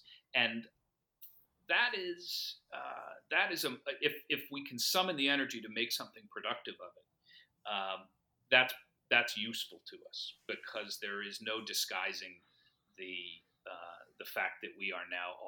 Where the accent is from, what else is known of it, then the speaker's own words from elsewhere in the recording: Greenwich, Connecticut, United States; And part of growing up in Greenwich was this awareness of a certain, obviously, a sense of abundance.